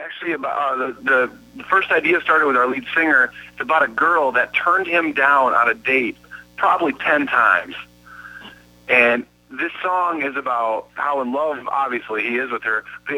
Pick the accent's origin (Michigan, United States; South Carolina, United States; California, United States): Michigan, United States; Wayland; that's why we named the band … That's named after my hometown.